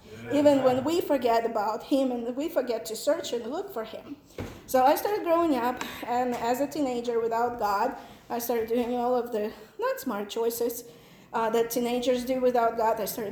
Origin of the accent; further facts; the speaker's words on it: Ukraine; born there; English is a second language; I was born in Ukraine. Actually, you will figure out how old I am because it was still Soviet Union. And when I was a little child, Soviet Union fell apart and we became Ukraine. I was born in a family of atheists.